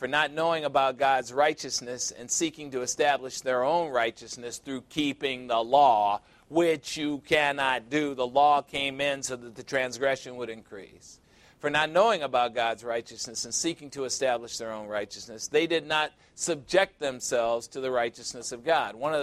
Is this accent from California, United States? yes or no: no; Chicago, Illinois, United States; I said, I grew up 37th in Michigan in Chicago. It's the ghetto. One of the worst neighborhoods in Chicago.